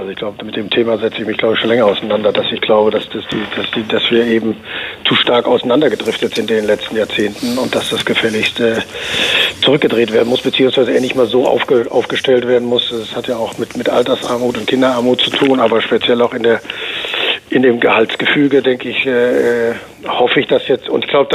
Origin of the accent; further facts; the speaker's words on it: North Rhine-Westphalia, Germany; und ich. Also wir kommen ja auch aus dem Ruhrgebiet.